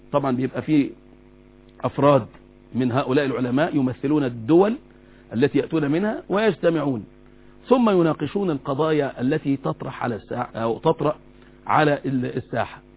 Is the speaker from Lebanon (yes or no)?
no; Egypt; ممكن يكون ليس هذا عندنا في مصر أو ليس بارزا في مصر